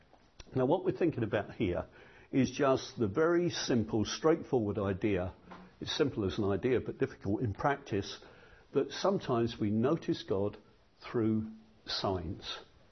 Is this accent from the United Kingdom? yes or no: yes; London, United Kingdom; it just simply had a message for me as a Londoner